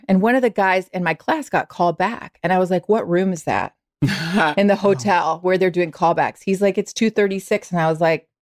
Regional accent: the South, United States; I'm from the South. The South has a tricky past, obviously, but like it just felt like it called to me.

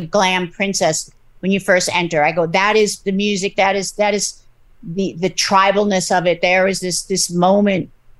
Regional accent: New York, United States; also born or lived in Bronx; I was born in New York City, raised a little bit in the Bronx and then Long Island.

